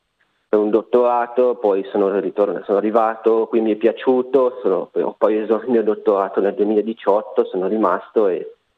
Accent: Como, Lombardy, Italy; now in Australia; per Natale siamo andati a Como, io sono di Como

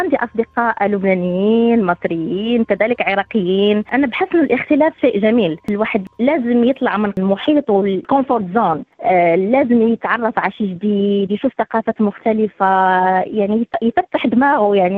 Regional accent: Morocco; now in Sydney, Australia; لما بتقولون عن أصلي بقول أنا مغربية، بغض النظر عن الأصول الأمازيغية.

